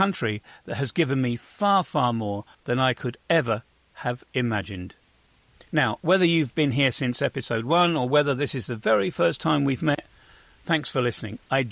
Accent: England, United Kingdom; now in Bosnia and Herzegovina; I'm English. But Bosnia and Herzegovina has become my home. I suppose that puts me somewhere in between, and that's why I call myself an in-betweener.

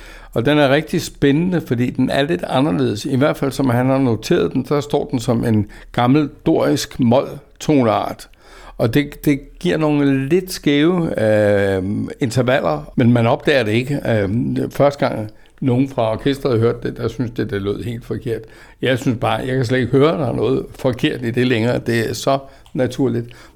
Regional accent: Roskilde, Zealand, Denmark; den lokale musik og dans fra Roskilde og Lejreegnen, hvor jeg kommer fra selv.

